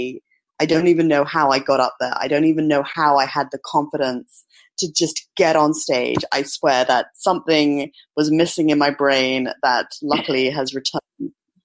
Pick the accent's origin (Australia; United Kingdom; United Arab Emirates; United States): United Arab Emirates; Dubai; moved away as an adult; I was born and brought up in the Middle East. My mother's British, my father's Emirati. And I went to school in Dubai. And then when I reached the age of 18, I went back to the UK for university.